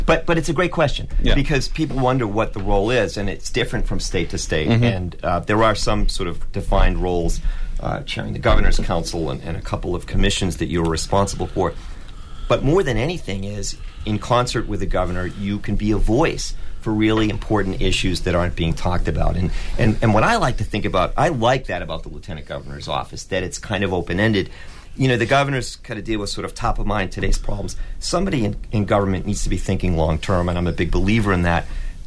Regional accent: Walpole, Massachusetts, United States; now in Holliston, United States; I'm from Massachusetts, grew up in Walpole, live in Holliston now.

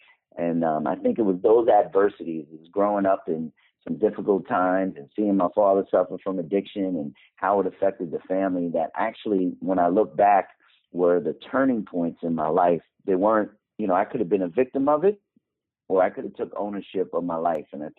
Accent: New York City, New York, United States; And we saw a lot of things, you know, that was really difficult growing up in New York City.

